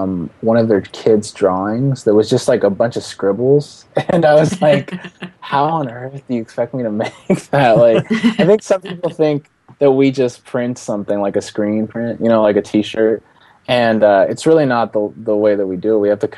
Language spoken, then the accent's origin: English; Seattle, Washington, United States; We started it here in my hometown of Seattle, Washington